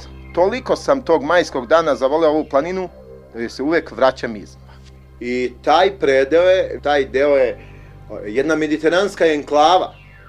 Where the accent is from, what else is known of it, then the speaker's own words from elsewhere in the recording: Raška District, Serbia; Rođen sam i odrastao u Podgorini Stolova. Ispod njegovog grebena Orlovca, gde mi se nalazi rodna kuća.